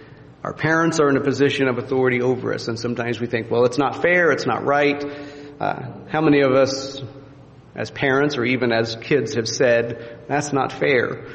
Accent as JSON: {"language": "English", "region": "Midwest", "country": "United States", "tie": "born or raised there", "said": "I grew up in the Midwest and always wore my hat backwards."}